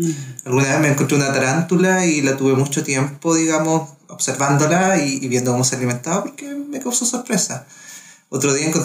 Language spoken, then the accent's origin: Spanish; Chile; Soy chileno.